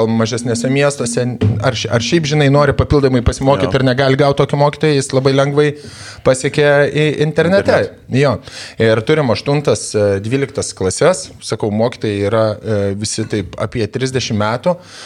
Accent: Samogitia, Lithuania; ten visi esam žemaičiai

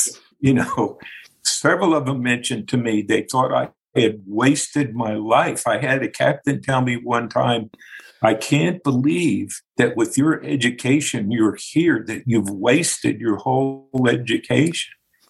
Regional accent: Miami, Florida, United States; I grew up in Miami, and my grandmother's house was right downtown, what would now be downtown in Miami, on 12th Street.

